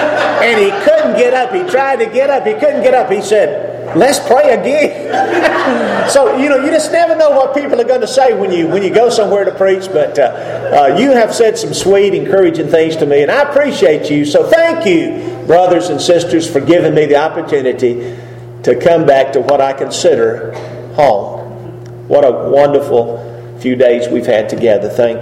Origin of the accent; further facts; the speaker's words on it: Hendersonville, Tennessee, United States; Where are you from, sir? Where's your home? And you know what I usually say? Hendersonville, Tennessee. Just outside of Nashville